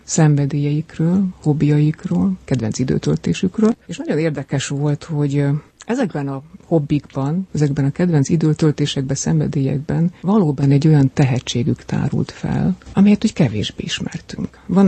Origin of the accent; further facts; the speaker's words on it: Szentendre, Pest, Hungary; hadd beszéljek haza Szentendrei lévén